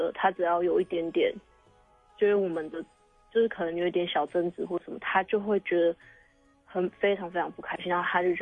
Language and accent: Chinese; Kaohsiung, Taiwan; 我因为我是在桃园读书，可是我是高雄人，然后暑假的时候我就回高雄了。